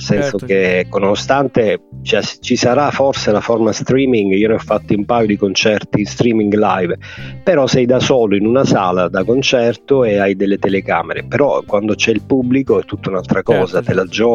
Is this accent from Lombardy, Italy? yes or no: no; Lagonegro, Basilicata, Italy; moved away as an adult; now in Bologna, Italy; Io poi sono originario di Lago Negro, provincia di Potenza, e a 23 anni, 24, mi sono trasferito a Bologna, dove vivo attualmente. Però ho delle origini, delle radici, scendo sempre al sud, sempre appena posso.